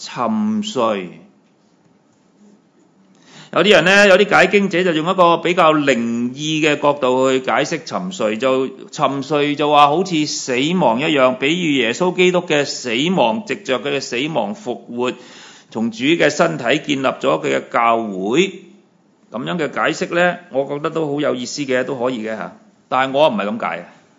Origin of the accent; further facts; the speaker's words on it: Guangdong, China; 不能好似我哋广东人所说嘅年晚煎堆，做咩啊？人有我有。